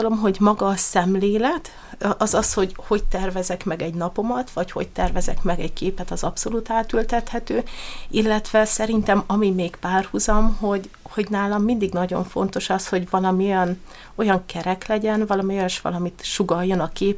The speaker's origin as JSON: {"language": "Hungarian", "town": "Miskolc", "region": "Borsod-Abaúj-Zemplén", "country": "Hungary", "said": "és aztán természetesen miskolciként elkezdtem utána"}